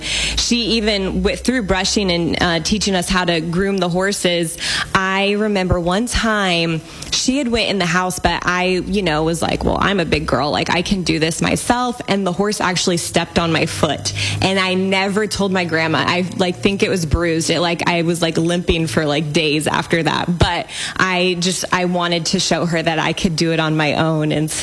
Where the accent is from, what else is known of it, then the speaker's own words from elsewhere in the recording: Albia, Iowa, United States; now in Tulsa, United States; anytime I show my friends pictures in Tulsa or just talk about my hometown, they're like, it sounds like a Hallmark hometown.